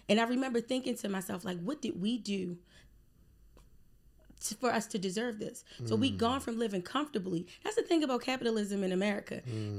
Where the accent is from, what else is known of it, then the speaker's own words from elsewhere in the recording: Baltimore, Maryland, United States; Baltimore. I'm from Baltimore. I'm serious about it. East Baltimore, to be exact. I was born in West Baltimore, but I grew up in East Baltimore.